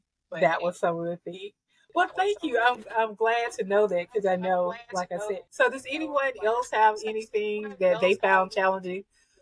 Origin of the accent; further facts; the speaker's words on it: the South, United States; And you know, we're from the South, so we're used to hot heat and humidity.